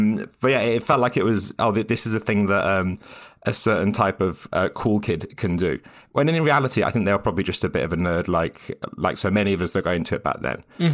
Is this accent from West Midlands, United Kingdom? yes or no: yes; West Midlands, United Kingdom; So I grew up in Staffordshire, in a very small town in Staffordshire, sort of about an hour north of Birmingham.